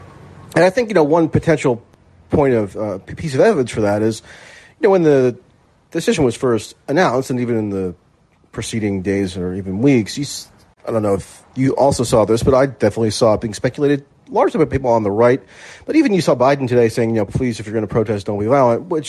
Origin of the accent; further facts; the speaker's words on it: New Jersey, United States; and even in my hometown in New Jersey, where I would never have in a million years thought that there would be a protest march